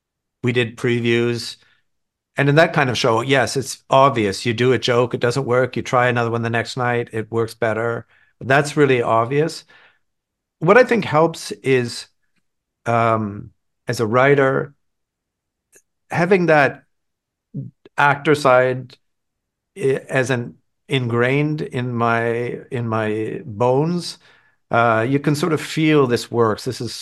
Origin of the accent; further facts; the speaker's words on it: Toronto, Ontario, Canada; I grew up in Toronto.